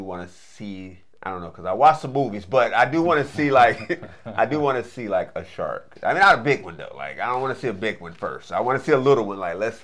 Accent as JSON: {"language": "English", "region": "Florida", "country": "United States", "tie": "born or raised there", "said": "So growing up in Southwest Florida, I used to go to the Everglades every weekend."}